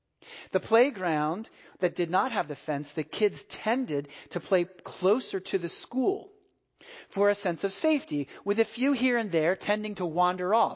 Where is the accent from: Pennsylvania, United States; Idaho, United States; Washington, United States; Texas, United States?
Pennsylvania, United States; Philadelphia; I'm from Philadelphia, and I know for some of you that's rather off-putting.